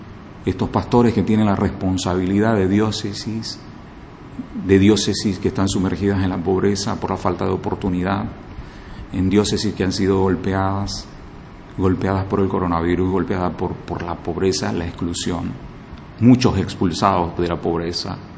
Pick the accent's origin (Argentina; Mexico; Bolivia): Bolivia; Santa Cruz; Vengo de Bolivia, de Santa Cruz.